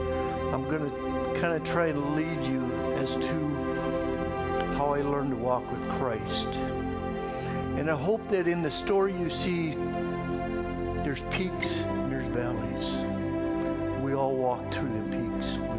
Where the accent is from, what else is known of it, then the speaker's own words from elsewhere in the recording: Sioux Falls, South Dakota, United States; if folks don't know me, I'm from Sioux Falls.